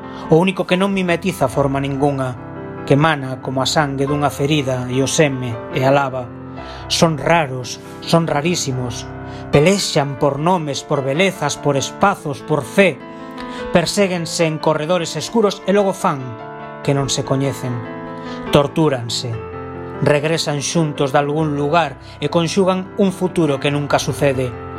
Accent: Allariz, Galicia, Spain; Eu son de Allariz, para que non o saiba.

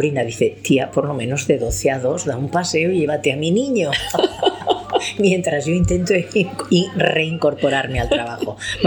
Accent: Spain; A mí lo que más me gustaría como española

